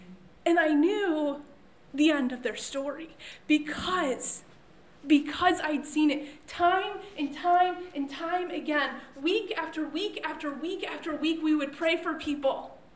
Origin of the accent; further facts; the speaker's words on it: Chicago, Illinois, United States; we're from the Chicagoland area. There are loads of super tall buildings in Chicago that we call them skyscrapers because they go up that high.